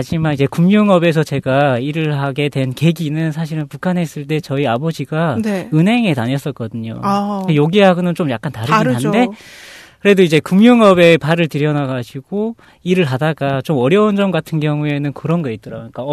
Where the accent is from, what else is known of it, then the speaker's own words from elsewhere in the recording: North Korea; now in South Korea; 나만 이제 북한 출신이고 나머지는 다 이제 남한 출신이잖아요.